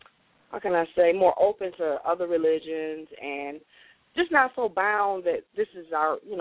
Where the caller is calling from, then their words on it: Detroit, Michigan, United States; And I'm calling from Detroit.